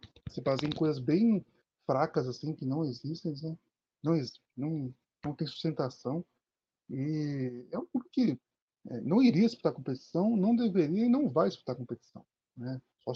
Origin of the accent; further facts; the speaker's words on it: Curitiba, Paraná, Brazil; Eu sou aqui do Paraná, mas eu sou do interior, né? Eu sou de Curitiba.